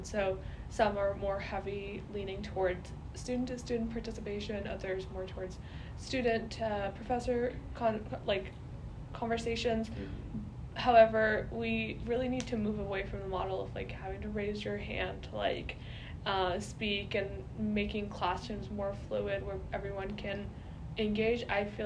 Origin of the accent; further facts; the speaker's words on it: Pakistan; now in Alexandria, United States; I live in Alexandria, Virginia, but originally born and raised in Pakistan.